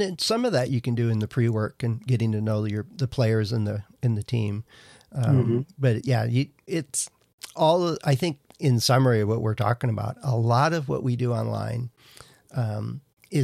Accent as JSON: {"language": "English", "town": "Green Bay", "region": "Wisconsin", "country": "United States", "tie": "born or raised there", "said": "I grew up in Green Bay, Wisconsin, and we call it Lombardi time"}